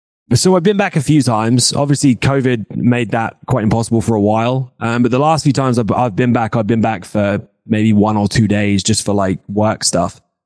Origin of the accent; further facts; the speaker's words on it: United Kingdom; especially as a British lad growing up, you know, you want to be a footballer 9 times out of 10.